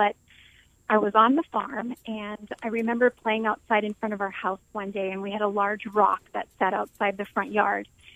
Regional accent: Minnesota, United States; now in Dallas, United States; I grew up on a farm in central Minnesota and now live in Dallas, Texas, but yeah, I still go back to the farm every once in a while.

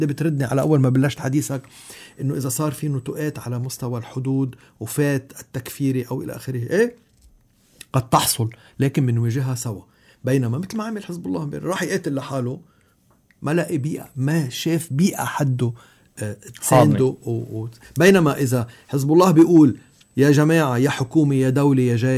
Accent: Lebanon; أنا وياك نحن لبنانية ومسيحية وموارنة، وأنا وياك من زيت الضيعة

